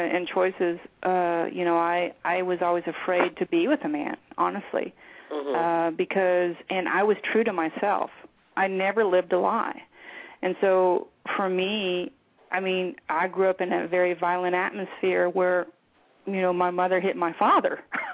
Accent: Michigan, United States; moved away as an adult; also born or lived in Belgium; now in Texas, United States; I was born and raised in Michigan, obviously, and then I moved into Europe when I was in my 30s.

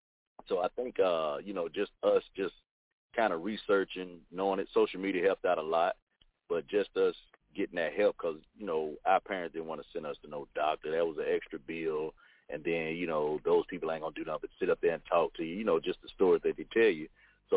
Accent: Mississippi, United States; I'm from Mississippi

